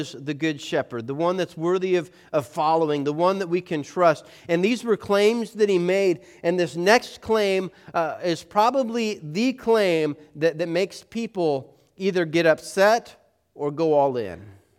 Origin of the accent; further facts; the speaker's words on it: Colorado Springs, Colorado, United States; I grew up in Colorado Springs.